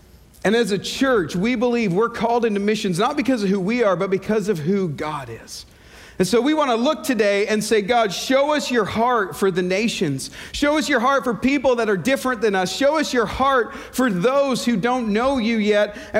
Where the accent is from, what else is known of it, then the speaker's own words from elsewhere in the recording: Canada; Please remember that I'm from Canada